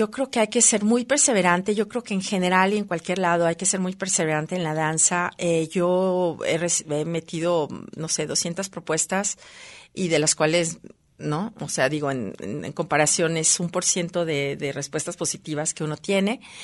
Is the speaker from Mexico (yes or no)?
yes; Mexico; now in Germany; nosotros como mexicanos, bueno, fuimos colonizados.